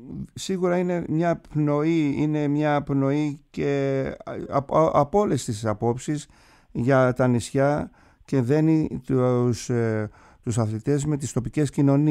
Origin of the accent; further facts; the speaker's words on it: Kasos, South Aegean, Greece; στο νησί μου που μεγάλωσα στην Κάσο